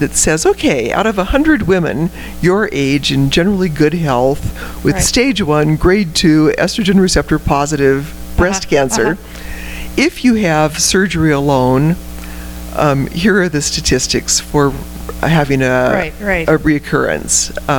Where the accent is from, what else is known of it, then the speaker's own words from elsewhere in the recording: California, United States; You know, I grew up in California in a little town where it's all sort of college educated. It's a bedroom community for people that work in the city or Oakland.